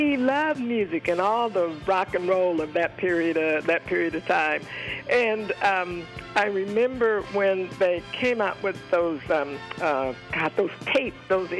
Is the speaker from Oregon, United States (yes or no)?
no; California, United States; also born or lived in Oakland; we were in a small town. I was born in Oakland, but we were in a small town in Northern California